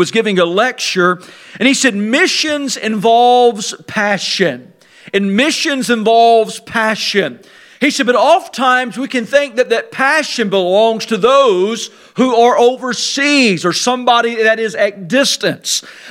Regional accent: United States; I even felt guilty when I was over there in Africa for a couple of months because I'm from the American culture, right?

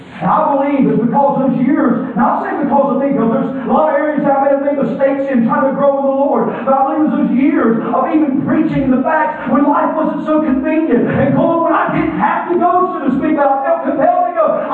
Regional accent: North Carolina, United States; I know I have a problem. I'm from North Carolina. I'm going to speak another language.

